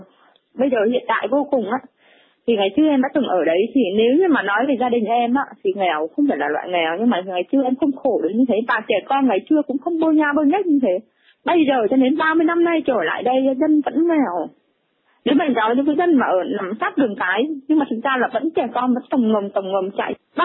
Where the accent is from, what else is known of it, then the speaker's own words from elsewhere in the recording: Hanoi, Vietnam; Em sinh ra lớn lên ở Hà Nội, nhưng mà quê Cao Bằng, quê em Cao Bằng ở trong núi thôi nhá.